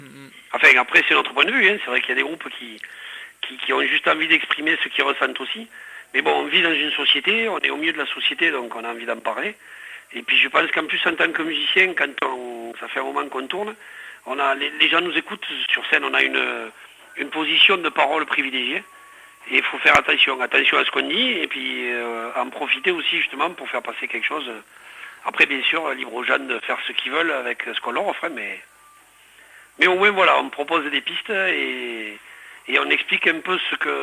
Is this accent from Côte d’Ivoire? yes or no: no; Ireland; French is a second language; now in France; Moi, je suis irlandais et j'ai... Bon, ça s'entend pas, mon accent, hein, mais ça fait longtemps que je suis dans le sud-ouest, maintenant.